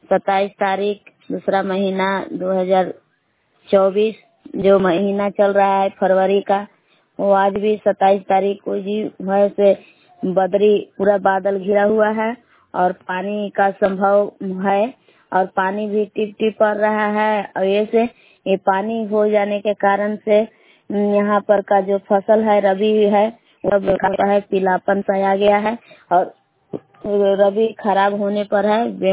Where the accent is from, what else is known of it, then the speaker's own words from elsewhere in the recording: Belav, Bihar, India; ग्राम बेलाव जिला कैमूर भभुआ के निवासी हूँ।